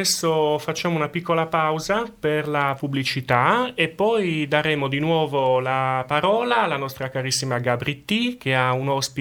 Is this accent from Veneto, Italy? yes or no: no; Cagliari, Sardinia, Italy; io vengo dall'Italia, da una città più piccola di Bologna, la mia città è Cagliari